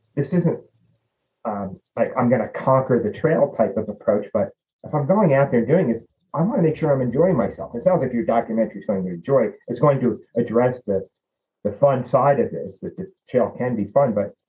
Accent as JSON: {"language": "English", "region": "New Jersey", "country": "United States", "tie": "born or raised there", "lives_now": "New York, United States", "said": "Yeah, that's near where I grew up in New Jersey, and I live in New York now."}